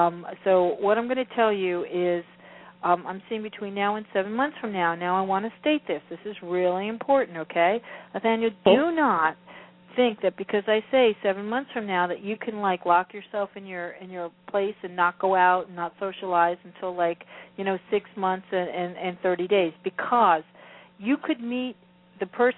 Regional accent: Florida, United States; I'm from Florida, and we like to go to the beach, so dude, we say dudes a lot.

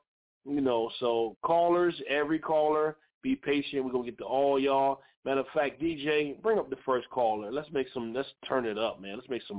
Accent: Philadelphia, Pennsylvania, United States; born there; now in New Jersey, United States; I'm in New Jersey myself, but I was born in Philadelphia.

